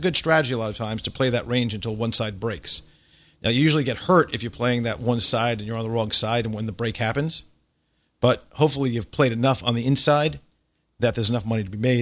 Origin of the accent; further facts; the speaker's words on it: Long Island, New York, United States; when I grew up in Long Island, there was a lot of Jews, Italians, and Irish.